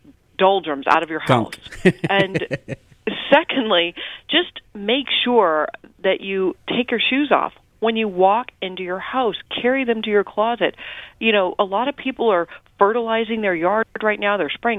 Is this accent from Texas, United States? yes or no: yes; Austin, Texas, United States; I'm from the University of Texas at Austin, born and raised in Austin, yes.